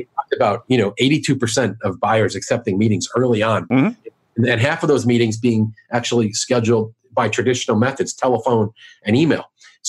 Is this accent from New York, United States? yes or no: yes; New York, United States; now in St. Louis, United States; So it's hard for me, because I live, even though I'm from New York, I live in St. Louis, and I have clients all over the place.